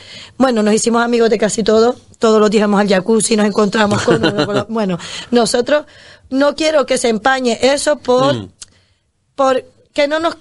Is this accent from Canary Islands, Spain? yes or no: yes; Canary Islands, Spain; ¿De dónde son? De Fuerteventura, ¿eso dónde está? Islas Canarias